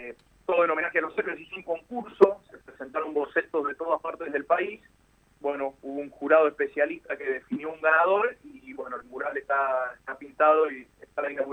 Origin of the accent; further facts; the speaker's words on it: Argentina; como argentinos